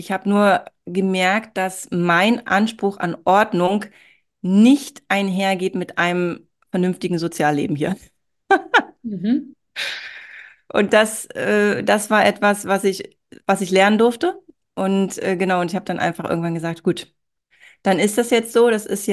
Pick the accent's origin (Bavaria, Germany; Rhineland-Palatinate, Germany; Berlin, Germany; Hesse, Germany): Berlin, Germany; Ich bin im Ostteil von Berlin groß geworden und da war das total normal, dass alle Frauen gearbeitet haben um mich herum.